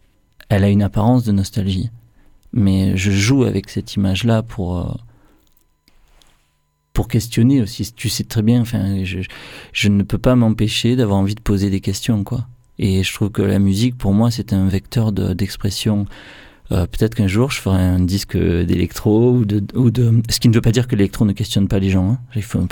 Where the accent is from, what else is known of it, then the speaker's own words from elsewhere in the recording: Marseille, Provence-Alpes-Côte d'Azur, France; je viens des quartiers nord de Marseille